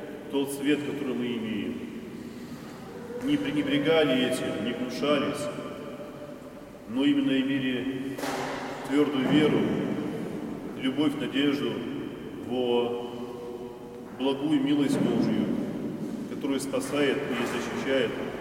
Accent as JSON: {"language": "Russian", "country": "Russia", "tie": "born there", "said": "мы родились здесь, на Руси, являемся православными христианами"}